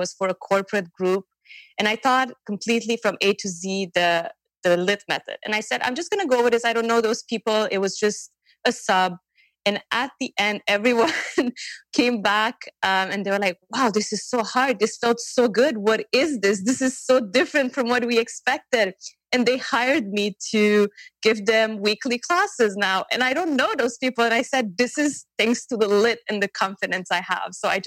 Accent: Montreal, Quebec, Canada; from Montreal, Canada.

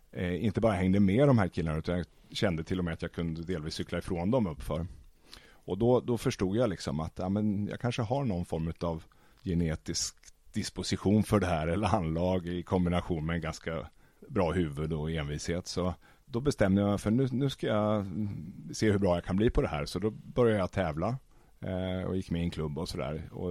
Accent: Västervik, Kalmar County, Sweden; moved away as an adult; now in Stockholm, Sweden; Jag kommer från Småland, Västervik från början.

